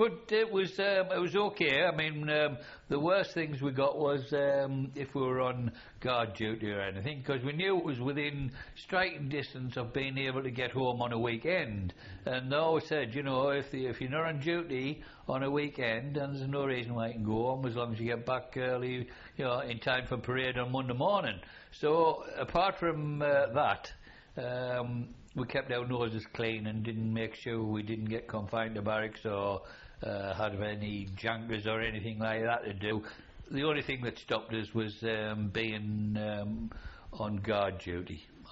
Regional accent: North East England, United Kingdom; we're all from the County Durham area, so we knew we were going to bump into each other somewhere or other anyway.

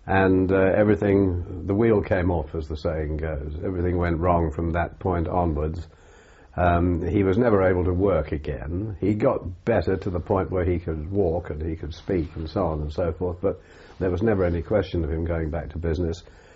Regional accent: London, United Kingdom; born there; I was born in London on the 5th of May, 1923.

